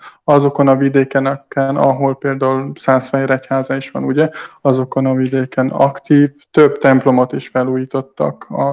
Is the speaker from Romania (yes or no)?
yes; Covasna, Romania; Tehát, hogy én onnan származom, erdővidékről, ahon ez a Zalán-patak is van, csak én egy másik településről